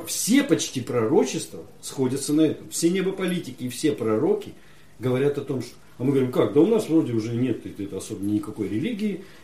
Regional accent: Russia; почему я, русский россиянин, вдруг исповедую русскую культуру и традицию?

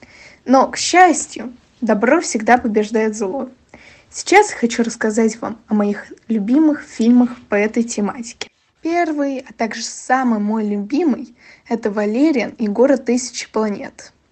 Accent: Moscow, Russia; мой родной город, Москву

